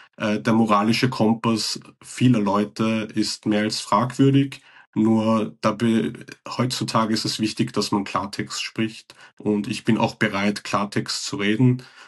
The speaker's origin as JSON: {"language": "German", "country": "Iran", "said": "Ich sehe nicht als Iraner oder Austro-Iraner, der mit westlichen Werten groß geworden ist"}